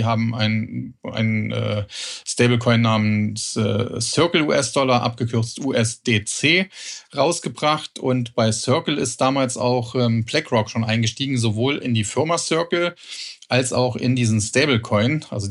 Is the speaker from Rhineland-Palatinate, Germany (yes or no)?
yes; Trier, Rhineland-Palatinate, Germany; ich komme aus Trier, das ist die Geburtsstadt von Karl Marx, daher kennt man es vielleicht.